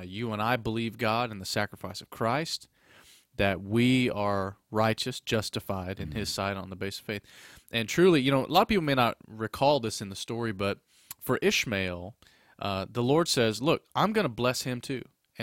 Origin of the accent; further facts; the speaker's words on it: California, United States; also born or lived in Parker, Arizona, United States; I was raised in California. I was actually born in Arizona at a church plant right across the river from California where my grandfather was planting a church, Parker, Arizona. But I was raised up in California